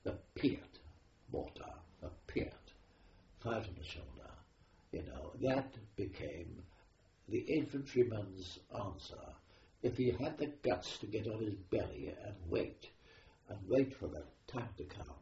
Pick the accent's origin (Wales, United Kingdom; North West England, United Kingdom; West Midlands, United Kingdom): Wales, United Kingdom; I'm from Wales and I lived in the mountains of the Brecon Beacons.